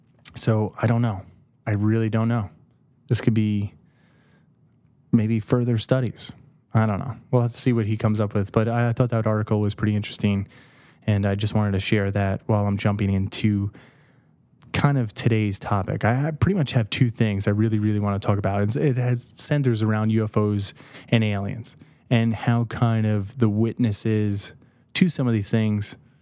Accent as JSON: {"language": "English", "region": "New Jersey", "country": "United States", "tie": "born or raised there", "said": "And this one comes from my home state of New Jersey."}